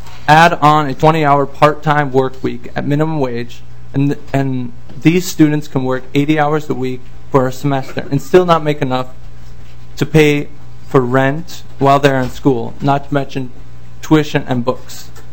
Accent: Grand Rapids, Minnesota, United States; I'm from Grand Rapids, Minnesota

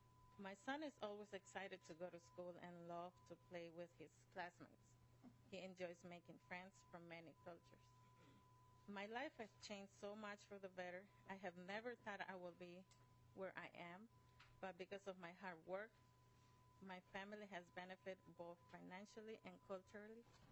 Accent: Mexico; moved away as an adult; now in Minnesota, United States; I was born in Mexico and raised by my grandparents. We struggled with finding food, work, and a safe place to live. I moved to Minnesota in 2005 to find a better life with my husband, my daughter, and a baby on the way.

